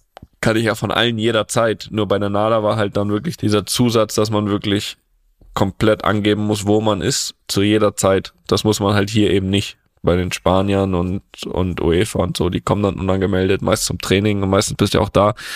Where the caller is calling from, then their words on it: Mainz, Rhineland-Palatinate, Germany; ich komme aus Mainz.